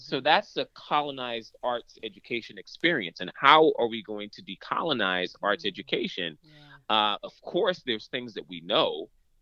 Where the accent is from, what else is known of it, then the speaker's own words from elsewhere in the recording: Belize; growing up in Belize really sort of changes my experience to from everyone else's, because I grew up in a third world country.